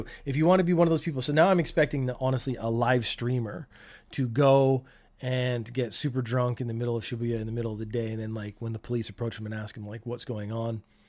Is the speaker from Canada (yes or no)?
yes; Canada; now in Japan; I'm Canadian.